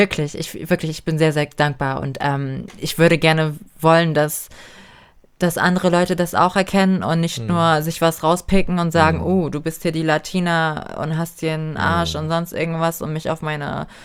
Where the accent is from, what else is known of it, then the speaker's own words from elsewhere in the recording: Germany; ich bin hier geboren. Ich bin dankbar dafür. Ich bin Deutsche.